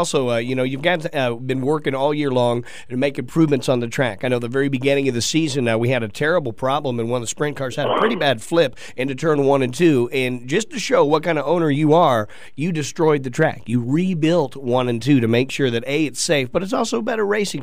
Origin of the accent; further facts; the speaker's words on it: Indiana, United States; I grew up in Indiana, going to Terre Haute, going to some of the other dirt track places up there.